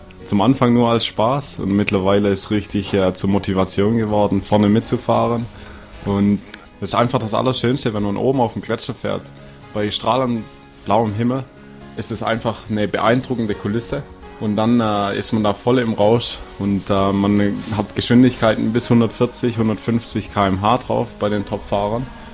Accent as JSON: {"language": "German", "country": "Germany", "moved": "yes", "lives_now": "Saas-Fee, Switzerland", "said": "Ich komme aus Deutschland, wohne aber seit 4 Jahren in Saas-Fee"}